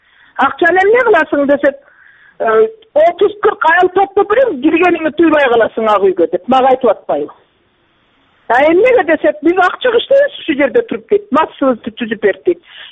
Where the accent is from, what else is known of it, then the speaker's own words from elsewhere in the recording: Osh Region, Kyrgyzstan; Райондо болгонмун. Алай районунда. Өзүм да Алайданмын.